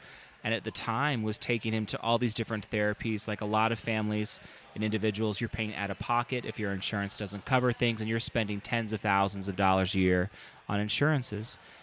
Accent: Asheville, North Carolina, United States; Well, it's where I grew up. I mean, like, growing up in Asheville, North Carolina, it was just so full of bluegrass culture.

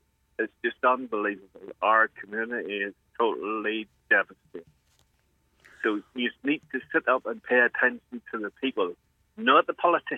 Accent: Kilkeel, Northern Ireland, United Kingdom; I come from Allan Kilkeel area, and I'm old enough to remember before I joined, whenever everything was booming here and there was jobs for everybody, and now we're devastated.

